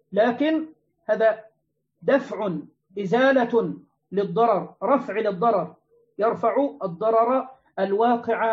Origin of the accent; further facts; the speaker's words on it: Egypt; عندنا في مصر أيضا من حوالي أشهر كان الناس يحتكرون الأرز